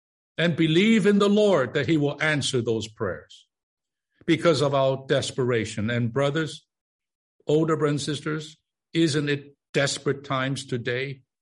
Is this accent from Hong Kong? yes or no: yes; Hong Kong; moved away; I came from Hong Kong back in the 60s.